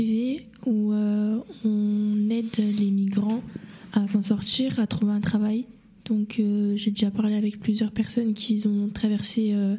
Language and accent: French; Martinique; Moi, mes deux parents, c'est des Antillais. On vient de la Martinique et on est tous nés là-bas.